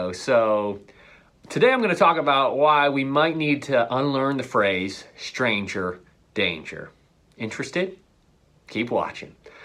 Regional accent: Ireland; I'm Irish.

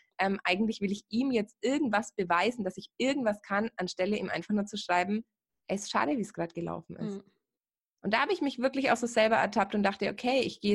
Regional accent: Bamberg, Bavaria, Germany; now in Munich, Germany; ich habe ja auch mein ganzes Umfeld eigentlich eher da, wo ich herkomme, eben aus der Bamberger Region da oben bei Nürnberg. Da ist meine Familie, da sind meine Freunde, da ist irgendwie mein ganzes soziales Leben.

